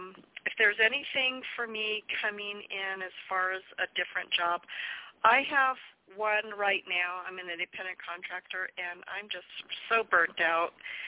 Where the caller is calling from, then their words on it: New Mexico, United States; I'm in New Mexico.